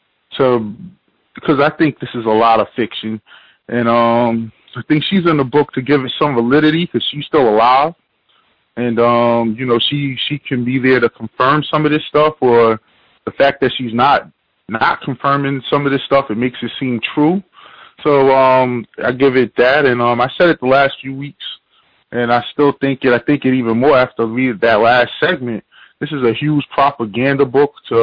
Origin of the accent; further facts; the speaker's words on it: New York, United States; I mean, I'm from the New York area, so maybe I'm wrong.